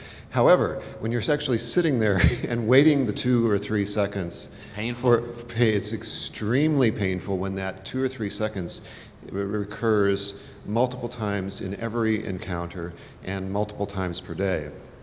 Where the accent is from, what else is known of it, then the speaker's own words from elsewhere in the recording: Milwaukee, Wisconsin, United States; from Milwaukee, family physician.